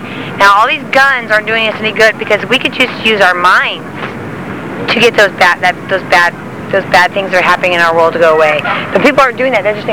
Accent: Trinidad, California, United States; I'm from Trinidad Harbor. I grew up in the Harbor Light Building Supply.

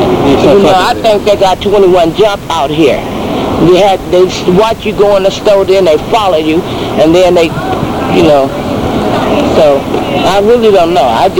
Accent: Oakland, California, United States; I'm from Oakland.

